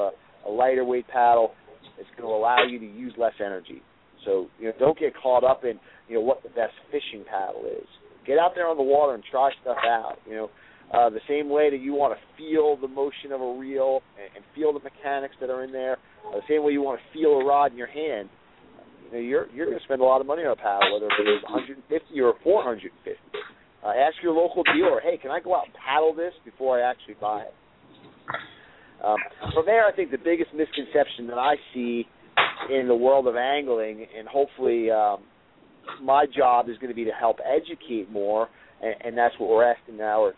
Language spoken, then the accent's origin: English; Long Island, New York, United States; I grew up on Long Island myself